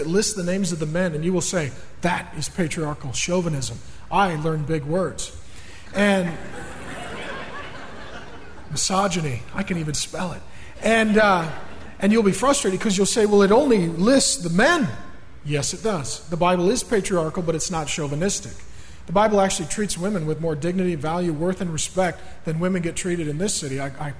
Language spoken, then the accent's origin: English; Seattle, Washington, United States; I came from Seattle. I got saved. I was in a good church. Wasn't sure I want to come back.